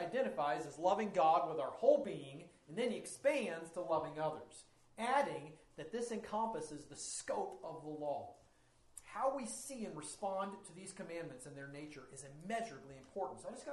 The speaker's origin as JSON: {"language": "English", "town": "Cincinnati", "region": "Ohio", "country": "United States", "tie": "born there", "said": "and I was born in Cincinnati, so I will always be a Cincinnati Reds fan"}